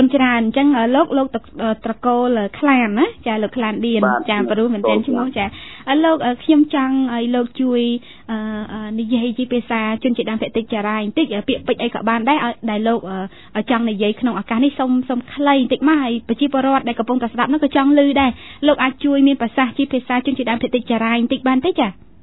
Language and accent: Khmer; Kratié, Cambodia; ព្រោះខ្ញុំមានស្រុកកំណើតនៅខេត្តក្រចេះ